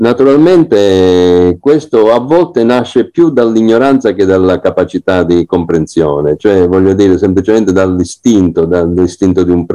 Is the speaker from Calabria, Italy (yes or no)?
yes; Cosenza, Calabria, Italy; io sono di Cosenza